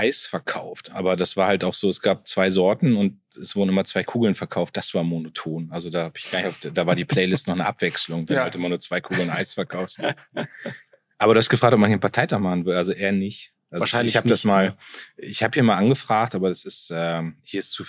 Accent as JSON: {"language": "German", "town": "Munster", "region": "Lower Saxony", "country": "Germany", "tie": "born or raised there", "said": "ich komme aus Munster, das ist mein Heimatort"}